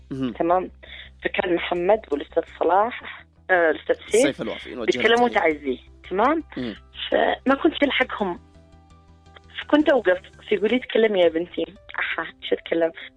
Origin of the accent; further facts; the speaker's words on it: Yemen; فما كنت عارف أن في عندنا في اليمن دراما وتمثيل وكذا